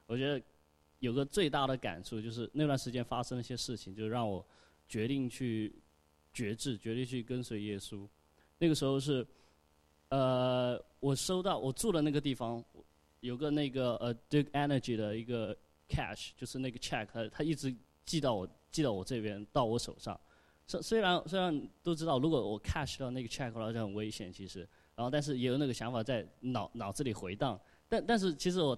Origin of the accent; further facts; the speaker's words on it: China; 对，忘自我介绍一下哈。然后那个我是去年八月份从那个国内过来，直接过来在那个 UCF 的数学系读博士，然后也是第一年。